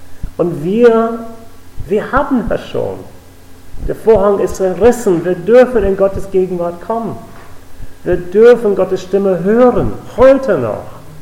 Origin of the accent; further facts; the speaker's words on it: Richmond, Virginia, United States; Ich komme aus den Vereinigten Staaten, ich komme aus Richmond, Virginia, der Hauptstadt der Süden damals.